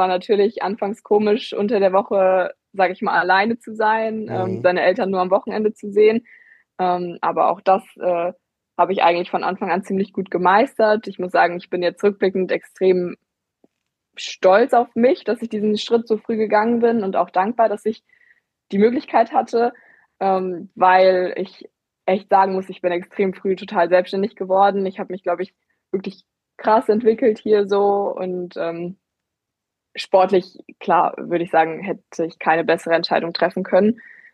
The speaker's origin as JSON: {"language": "German", "region": "Hesse", "country": "Germany", "said": "Ich komme aus der Nähe von Gießen"}